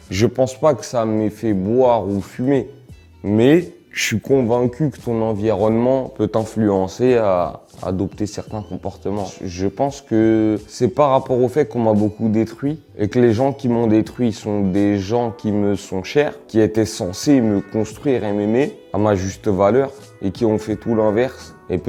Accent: Villeneuve-la-Garenne, Île-de-France, France; also born or lived in Valenton; j'ai grandi à Villeneuve-la-Garenne et à Valenton.

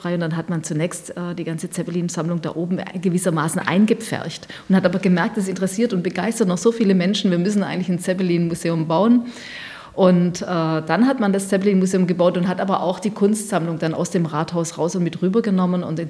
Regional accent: Stuttgart, Baden-Württemberg, Germany; Ich komme aus Stuttgart, wenn man im weitesten Sinne komme ich dann natürlich aus der Region.

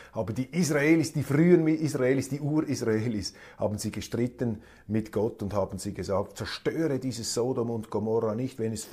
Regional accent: Switzerland; Ich wage mich da als Schweizer nicht in diese Bewertungskriterien hinein.

